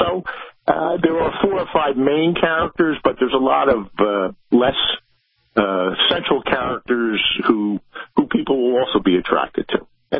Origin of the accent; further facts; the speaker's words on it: New Jersey, United States; Well, I'm from New Jersey, as you mentioned, and people from New Jersey who get this book and read it will recognize a lot of the personalities that I mentioned and the places that I mentioned.